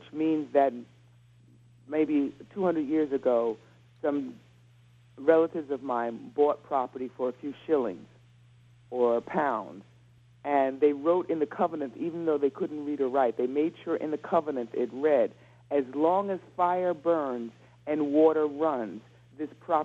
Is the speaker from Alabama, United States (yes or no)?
no; New York City, New York, United States; born there; I mean, city life was not for me, and I was born in New York City.